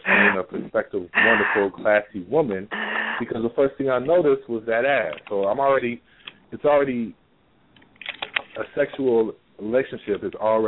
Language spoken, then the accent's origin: English; California, United States; I'm from Cali. Okay. But I'm from Northern Cali. I'm between the Bay Area, right, Sacramento.